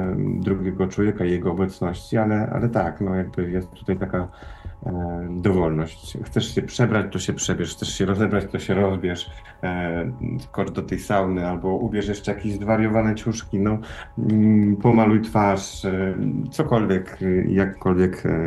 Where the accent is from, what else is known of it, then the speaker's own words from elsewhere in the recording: Silesian Voivodeship, Poland; no to jest też coś, co jest u nas na Śląsku